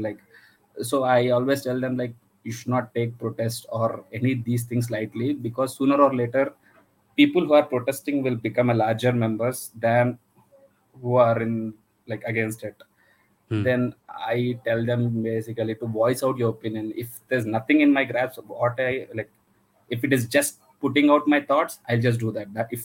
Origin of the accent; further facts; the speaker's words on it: Hyderabad, Telangana, India; So I'm from Hyderabad.